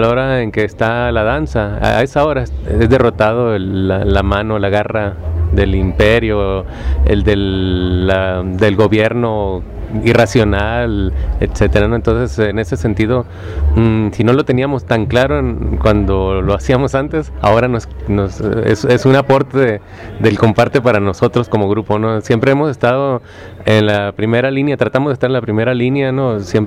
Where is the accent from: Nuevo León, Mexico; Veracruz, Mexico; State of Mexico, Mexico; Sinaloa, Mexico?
Sinaloa, Mexico; Culiacán; Somos el grupo Delta Teatro, venimos de Culiacán, Sinaloa